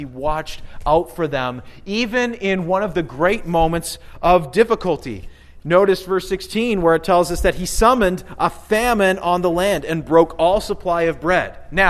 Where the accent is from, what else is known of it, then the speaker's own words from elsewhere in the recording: Ontario, Canada; born there; I was born down in Ontario and kind of got sucked in that way.